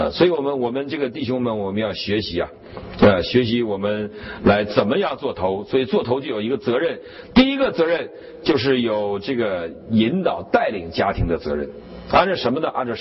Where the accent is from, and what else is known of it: China